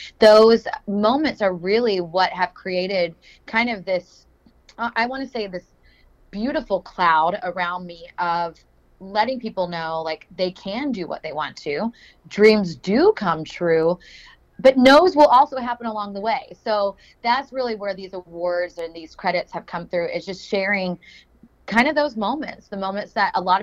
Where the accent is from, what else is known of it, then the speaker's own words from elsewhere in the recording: Oklahoma, United States; Yeah, so I am originally from Oklahoma. I was a small town little kid